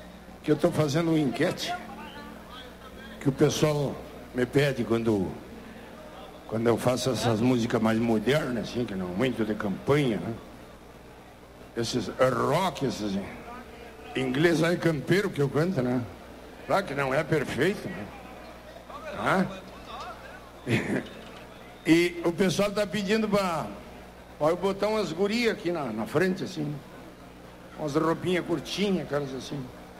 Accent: Santana do Livramento, Rio Grande do Sul, Brazil; um grande músico lá da minha cidade, de Santana do Livramento

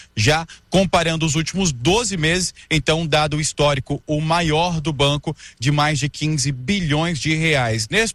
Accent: Roraima, Brazil; Sou lá de Roraima, terra das cachoeiras e do sol escaldante.

